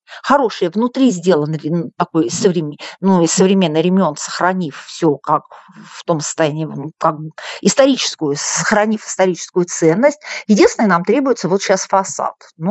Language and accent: Russian; Yuzha, Ivanovo Oblast, Russia; я коренной южский житель, мои корни все здесь